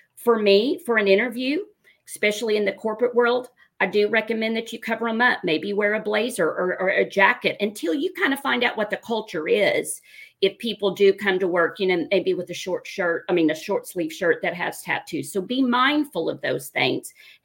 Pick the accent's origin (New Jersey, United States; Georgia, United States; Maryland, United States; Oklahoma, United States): Oklahoma, United States; Well, and with that being said, I'm from Oklahoma. I'm an avid Oklahoma fan.